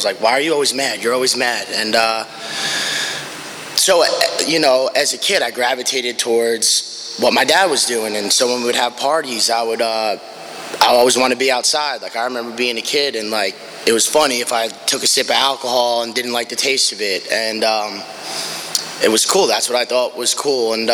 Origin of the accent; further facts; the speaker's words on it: New York, United States; So I grew up on Long Island, if you couldn't tell.